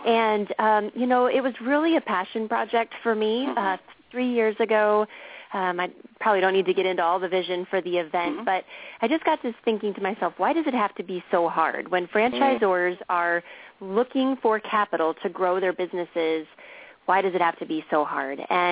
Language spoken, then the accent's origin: English; Downers Grove, Illinois, United States; I'm actually calling from my hometown, which is Downers Grove, Illinois, the western suburbs of Chicago.